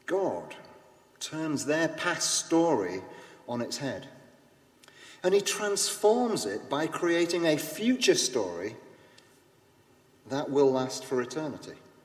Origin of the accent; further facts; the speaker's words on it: Yorkshire and the Humber, United Kingdom; I was born and brought up on a council estate. There's nothing I can do about that. I'm from Yorkshire. I have an accent.